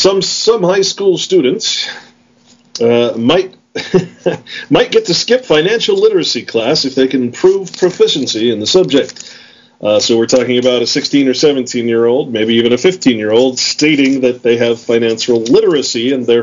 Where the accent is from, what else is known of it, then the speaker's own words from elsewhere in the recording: Utah, United States; You know, I'm from Utah. We've got some pretty crazy things going on here.